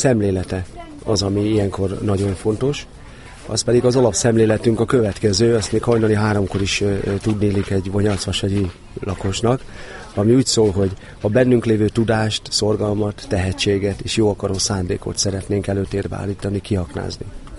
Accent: Hungary; born there; mivel én ide születtem a Balatonra

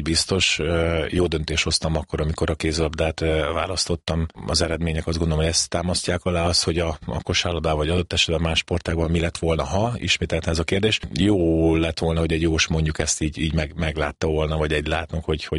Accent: Szeged, Csongrád-Csanád, Hungary; born or raised there; also born or lived in Székesfehérvár

